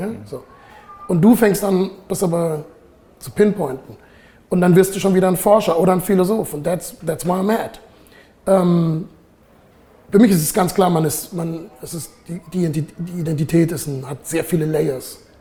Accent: Heidelberg, Baden-Württemberg, Germany; mein Vater kommt aus Ostpreußen, meine Mutter aus Haiti, ich bin hier in Heidelberg aufgewachsen

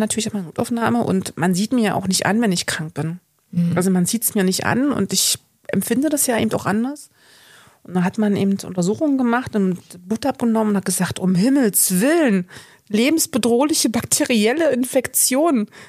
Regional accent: Olvenstedt, Saxony-Anhalt, Germany; ich bin ja in der DDR aufgewachsen, da gab es ja auch den Hort und ich bin in Olfenstedt aufgewachsen.

